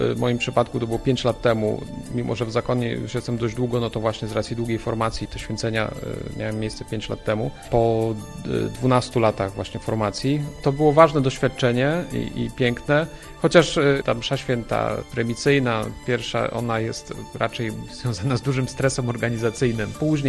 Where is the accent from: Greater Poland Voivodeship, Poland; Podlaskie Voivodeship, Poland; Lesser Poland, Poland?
Podlaskie Voivodeship, Poland; ja wychowałem się w małej parafii na wsi na Podlasiu i tam chodziliśmy wokół tej miejscowości parafialnej